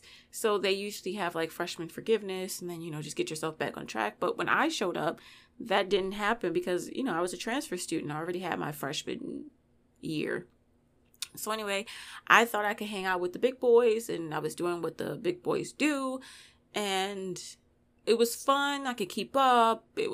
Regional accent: Baltimore, Maryland, United States; accent: Baltimore; I make sure in the podcast episodes that I try not to have like a Baltimore accent, but it's there, but I try to cover it up.

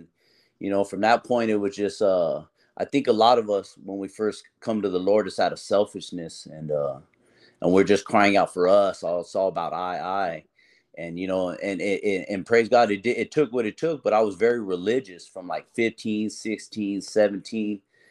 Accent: Chandler, Arizona, United States; Well, so I grew up in Chandler, and then, you know, I grew up in the streets, come from a drug addict mother. My dad was from Mexico.

